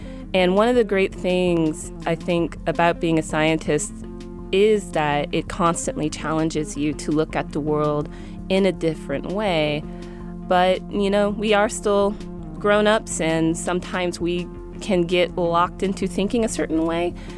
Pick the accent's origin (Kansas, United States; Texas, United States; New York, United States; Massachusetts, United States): Texas, United States; I grew up in Texas.